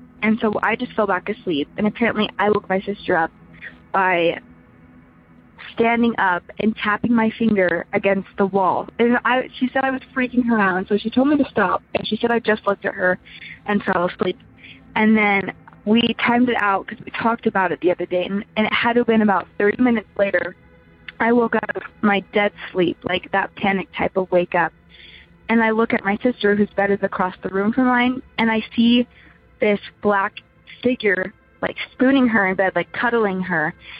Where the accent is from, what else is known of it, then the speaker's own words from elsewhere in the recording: Utah, United States; from Utah.